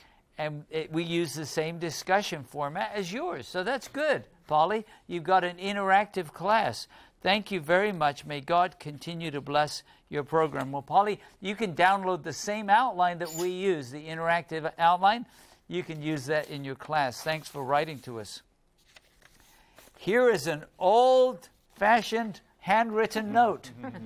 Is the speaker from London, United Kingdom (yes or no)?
yes; London, United Kingdom; now in Virginia, United States; I'm from London in the UK, but now I live in Virginia.